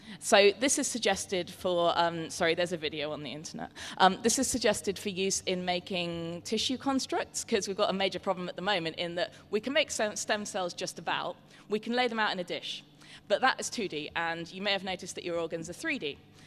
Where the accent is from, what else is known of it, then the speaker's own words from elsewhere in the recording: United Kingdom; As a British person, I feel a little bit unsure about this